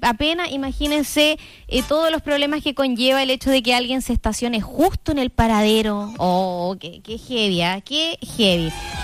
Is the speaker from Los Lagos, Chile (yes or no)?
yes; Osorno, Los Lagos, Chile; si nosotros amamos Osorno, nosotros somos de Osorno